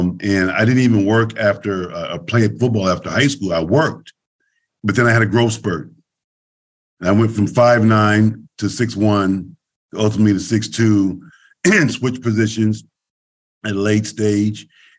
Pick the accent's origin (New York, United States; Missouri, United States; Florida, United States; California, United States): California, United States; Oakland; you know, I grew up in Oakland, California, and I grew up a Raider fan.